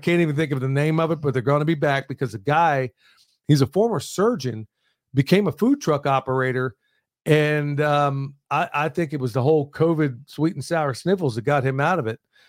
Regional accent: Oklahoma, United States; And this is just from me growing up in Oklahoma.

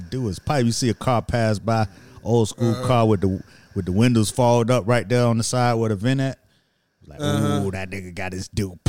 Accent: Miami, Florida, United States; But I'm from Miami, and I go for too cold than anything.

